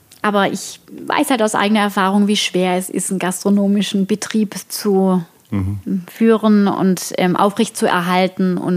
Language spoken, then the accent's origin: German; Heilbronn, Baden-Württemberg, Germany; Wir kommen aus der Nähe von Stuttgart. Dann sage ich immer, wir kommen aus Heilbronn.